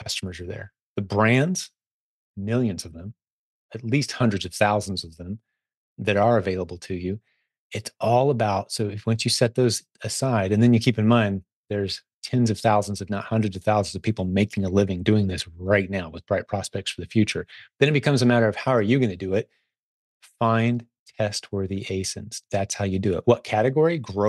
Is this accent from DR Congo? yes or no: no; Canada; now in United States; And I will tell you this as a Canadian too, okay?